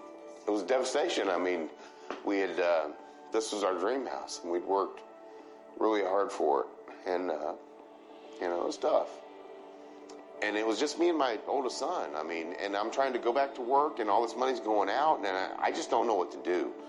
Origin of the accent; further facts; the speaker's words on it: Texas, United States; I'm a nobody from Texas.